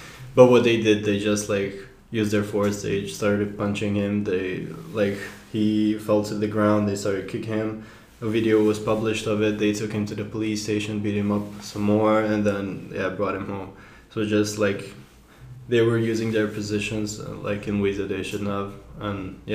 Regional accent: Mostar, Federation of Bosnia and Herzegovina, Bosnia & Herzegovina; I'm from Mostar. I'm 18.

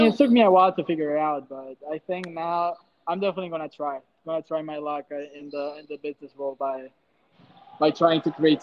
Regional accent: Spain; Even though I'm from Spain, I haven't traveled much

